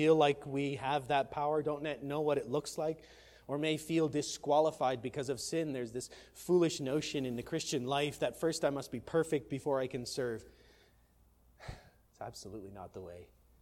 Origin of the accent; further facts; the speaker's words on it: Richmond Hill, Ontario, Canada; I'm from Richmond Hill, you're down here in Scarborough